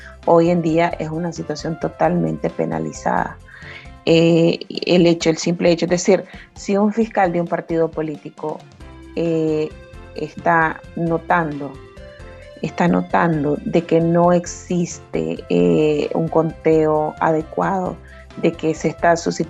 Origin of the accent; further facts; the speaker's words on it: Nicaragua; todos somos nicaragüenses y todos somos parte de esta nación